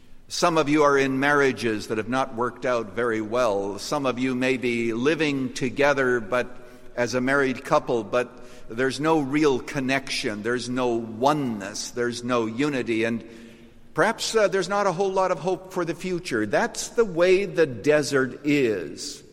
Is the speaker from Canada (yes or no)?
yes; Canada; when I was growing up in Canada, it was kind of cold up there.